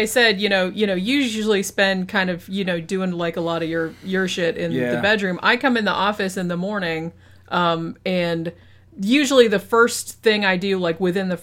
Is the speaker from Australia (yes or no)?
no; United States; it was funnier for me reading it as an American